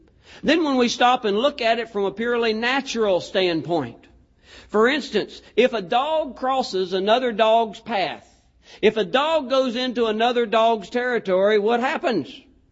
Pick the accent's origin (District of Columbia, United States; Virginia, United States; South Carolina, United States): Virginia, United States; I grew up in Virginia. And in Virginia, we have a lot of mountains and hills.